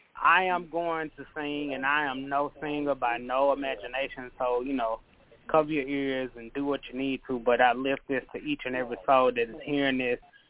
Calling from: Memphis, Tennessee, United States; I'm calling from Memphis.

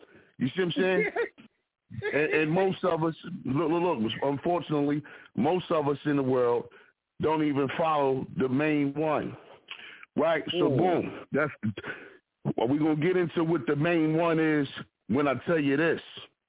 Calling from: Philadelphia, Pennsylvania, United States; representing from the Broad Street Bully side of Philadelphia

